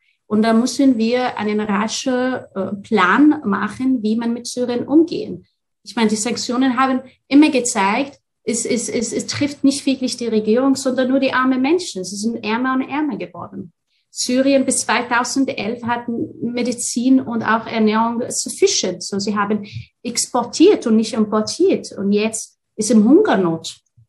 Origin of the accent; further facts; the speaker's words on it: Austria; wenn wir als Österreicher nicht die Tür öffnen